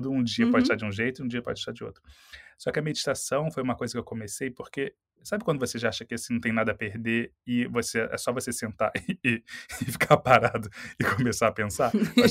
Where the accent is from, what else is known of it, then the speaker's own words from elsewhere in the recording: Brazil; Alô, e você é da onde? Eu falei, sou do Brasil. Ela era brasileira também.